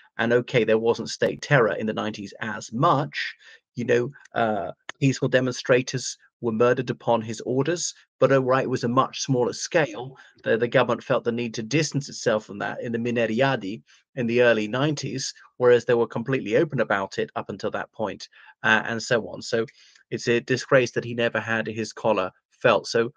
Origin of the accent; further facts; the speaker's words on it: Ireland; from Ireland.